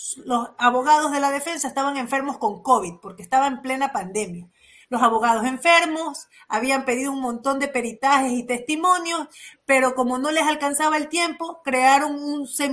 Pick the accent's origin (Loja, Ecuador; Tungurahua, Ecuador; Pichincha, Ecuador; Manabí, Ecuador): Manabí, Ecuador; O sea, yo soy manabita